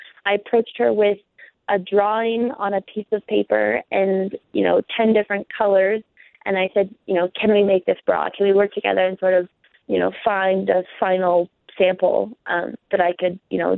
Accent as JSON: {"language": "English", "region": "Wyoming", "country": "United States", "tie": "born or raised there", "said": "I mean, I think growing up in Wyoming, I love the space and the ability to just sort of be outside as much as I want."}